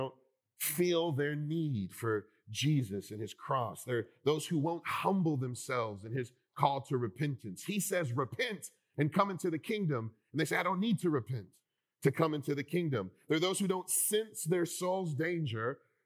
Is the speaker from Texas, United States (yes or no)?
no; Philadelphia, Pennsylvania, United States; I'm from Philly, and this reminds me of block parties people would sometimes have